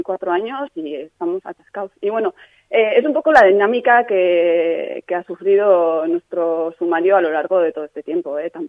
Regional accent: Hendaye, Nouvelle-Aquitaine, France; also born or lived in Beasain; yo no nací en Francia, nací aquí en Beasain.

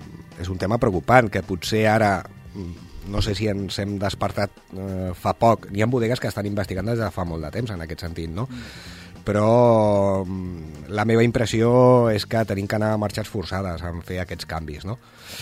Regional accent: Barcelona, Catalonia, Spain; jo que sóc de Barcelona, doncs el mes de febrer sempre ha sigut el mes més fred

